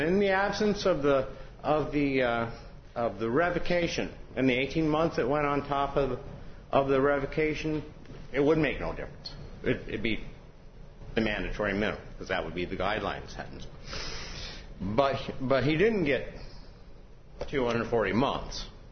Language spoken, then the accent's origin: English; Manistee, Michigan, United States; I'm from Manistee, Michigan, just a little north of Ludington.